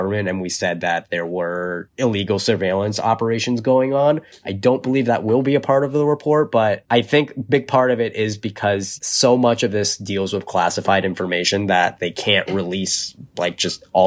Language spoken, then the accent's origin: English; United States; Even as an American, it's hard for me to figure that out.